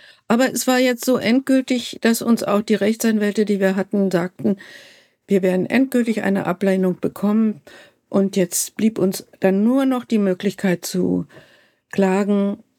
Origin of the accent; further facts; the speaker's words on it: West Germany, Germany; Aber das sind ja Gegenden, die für mich als Wessi gar nicht zugänglich waren.